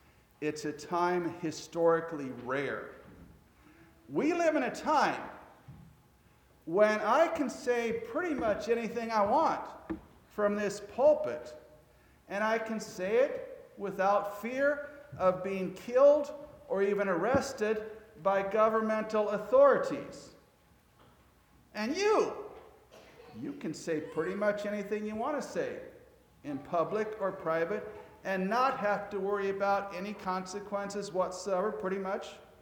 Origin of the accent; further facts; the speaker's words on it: United States; And I, being an American, had never heard of such a thing.